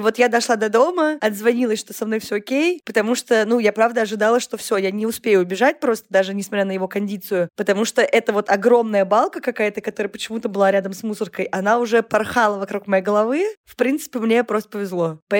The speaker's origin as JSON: {"language": "Russian", "region": "Saint Petersburg", "country": "Russia", "tie": "born or raised there", "said": "жила все детство на Удельной в Петербурге"}